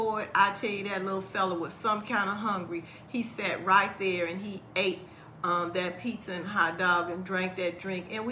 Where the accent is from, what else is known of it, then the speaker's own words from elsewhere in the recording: Chicago, Illinois, United States; My mother worked downtown. I'm originally from Chicago